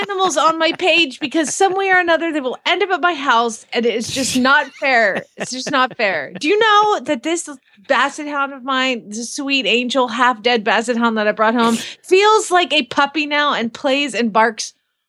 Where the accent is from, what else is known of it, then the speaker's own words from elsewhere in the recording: Phoenix, Arizona, United States; from Phoenix, Arizona